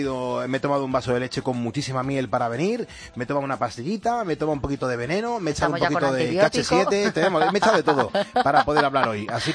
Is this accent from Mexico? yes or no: no; Spain